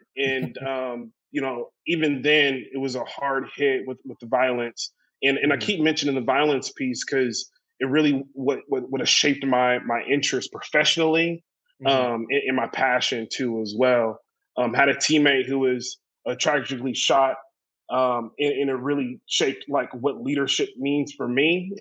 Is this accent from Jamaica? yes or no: no; Sacramento, California, United States; I mentioned growing up in South Sac.